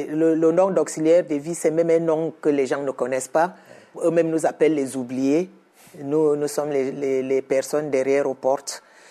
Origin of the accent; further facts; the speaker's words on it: Cameroon; Chez moi, je suis camerounaise.